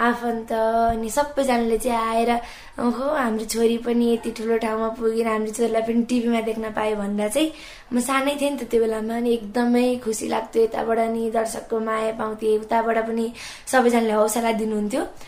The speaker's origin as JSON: {"language": "Nepali", "region": "Bagmati", "country": "Nepal", "lives_now": "Kathmandu, Nepal", "said": "कक्षा 9 पढ्छु। मेरो गाउँ चाहिँ काभ्रे हो अनि म यहाँ हाल अहिले काठमाडौँको कोठाटारमा बसिरहेकी छु।"}